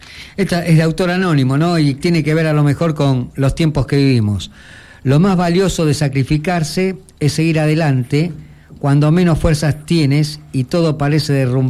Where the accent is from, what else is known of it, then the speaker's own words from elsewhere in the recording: Argentina; el Estado sigue funcionando, pero somos Argentina.